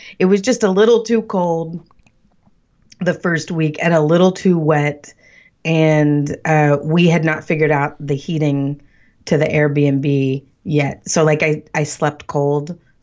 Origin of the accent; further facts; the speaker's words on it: Texas, United States; I grew up, I am a hillbilly from Texas